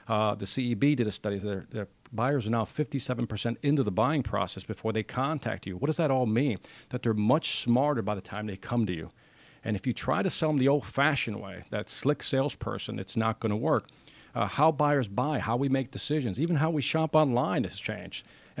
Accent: Chicago, Illinois, United States; Backstory, family's originally from Puerto Rico, but I was born and raised in Chicago near the Cabrini housing projects, the hood.

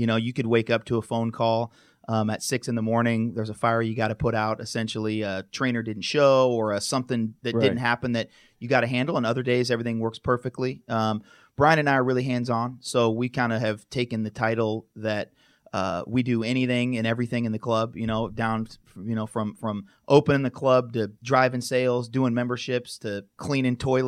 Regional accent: Idaho, United States; also born or lived in Atlanta; I'm born and raised in Idaho. And so I had lived in Atlanta for 9 years. I moved back to Idaho in 2011.

